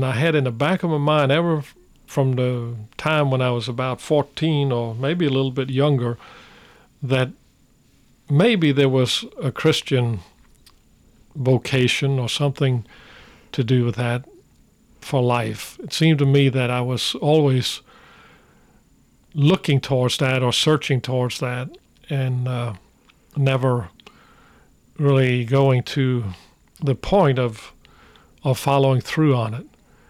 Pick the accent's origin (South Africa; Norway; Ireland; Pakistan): Norway; I grew up in Norway.